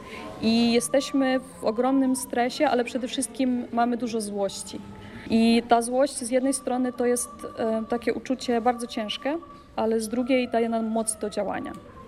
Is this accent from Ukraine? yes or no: yes; Khmelnytskyi, Khmelnytskyi Oblast, Ukraine; now in Poland; No ja pochodzę z Ukrainy i w Polsce mieszkam już od 6 lat.